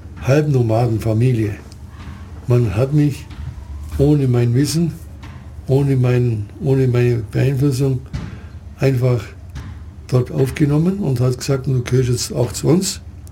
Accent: Southern Germany, Germany; Also ich wüsste, bei uns in Süddeutschland

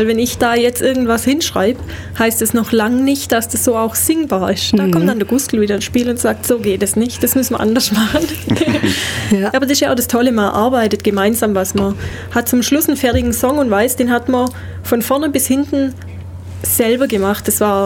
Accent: Germany; Als Deutscher hat man es auf jeden Fall nicht leichter, möchte ich mal sagen, wenn man Deutsch singt.

